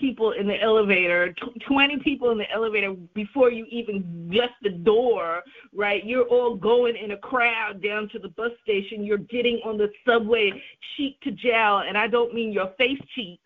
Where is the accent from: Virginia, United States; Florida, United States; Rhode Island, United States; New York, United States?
New York, United States; New York City; growing up in the Bronx and a lot of people who grew up in New York and Harlem, to have your own home, even if you were renting it, was the height of luxury.